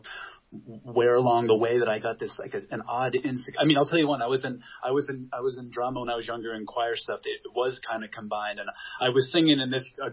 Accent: Pittsburgh, Pennsylvania, United States; I'm from Pittsburgh.

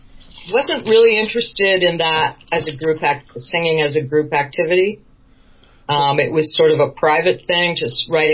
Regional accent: New York City, New York, United States; born there; moved away; also born or lived in Boston / Minnesota; We were living outside of Boston at that point. I was born in New York City, but because of Dad's work, we went to Boston and we went to Minnesota for about 7 years.

